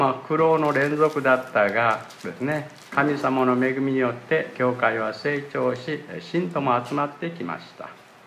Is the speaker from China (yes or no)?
no; South Korea; now in Japan; 私たちは韓国から来た牧師です。